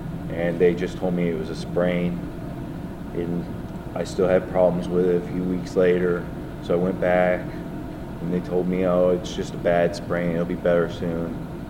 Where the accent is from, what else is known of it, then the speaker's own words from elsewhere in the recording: Fort Hood, Texas, United States; I grew up in Fort Hood. When I turned 18, I moved away, got a job.